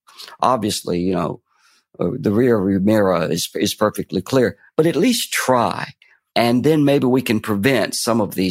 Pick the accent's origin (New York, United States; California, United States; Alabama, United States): Alabama, United States; Fort Payne; I was brought up in the Appalachian foothills of Fort Payne, Alabama.